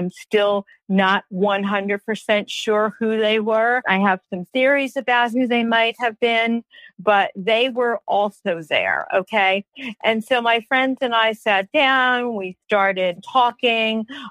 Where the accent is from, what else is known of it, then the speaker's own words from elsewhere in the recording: New York, United States; I had never seen big grasshoppers because I came from New York, and they used to chase me with grasshoppers.